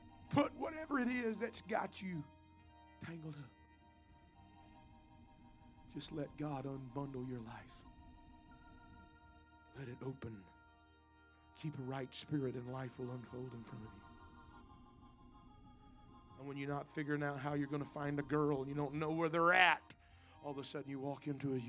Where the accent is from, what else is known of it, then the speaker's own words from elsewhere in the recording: Alabama, United States; I'm from Alabama, where they know how play football.